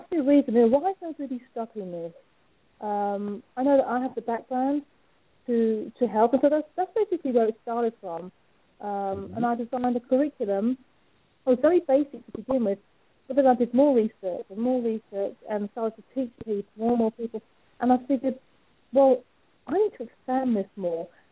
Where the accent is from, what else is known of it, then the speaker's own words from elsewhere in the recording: London, United Kingdom; now in United States; I'm not from the United States, so I'm from London, but mm-hmm. No, moved here back in 2004.